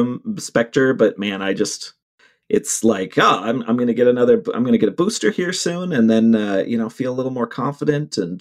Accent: Ohio, United States; I grew up in like one of the few corners of Ohio that's kind of rolling and kind of...

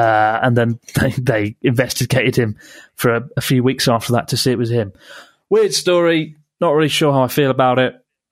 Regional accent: United Kingdom; I'm British.

